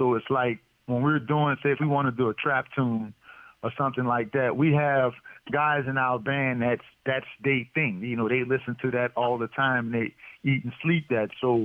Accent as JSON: {"language": "English", "town": "New Orleans", "region": "Louisiana", "country": "United States", "said": "You know, jazz is always going to be a root, being that we are from New Orleans."}